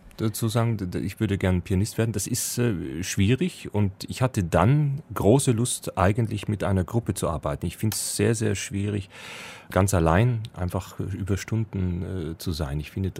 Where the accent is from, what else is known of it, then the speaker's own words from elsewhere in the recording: Regensburg, Bavaria, Germany; born there; now in Munich, Germany; einen Bezug über meine Geburtsstadt Regensburg, die sich ja quasi an der Grenze Richtung Tschechei oder damals Tschechoslowakei